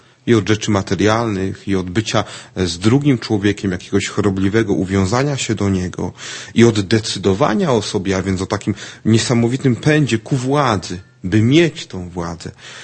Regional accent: Nowa Sól, Lubusz Voivodeship, Poland; pochodzimy właściwie z tej samej miejscowości. Adam z Otynia, ja z Nowej Soli, gdzie pracują bracia mniejsi kapucyni.

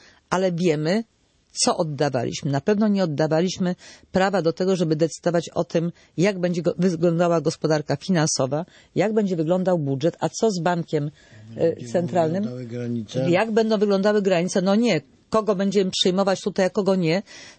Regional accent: Lower Silesian Voivodeship, Poland; Ja jestem z Dolnego Śląska, z okolic Legnicy, tam gdzie była Mała Moskwa. Codziennie pod swoimi oknami słyszałam tupot rosyjskich butów, żołnierzy rosyjskich, którzy z koszar wychodzili na rozgrzewkę na pobliskie boisko.

